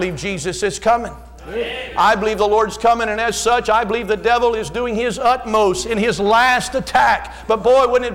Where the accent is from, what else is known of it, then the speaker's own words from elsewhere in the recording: United States; We take everything for granted in this country. That's part of, I guess, being an American.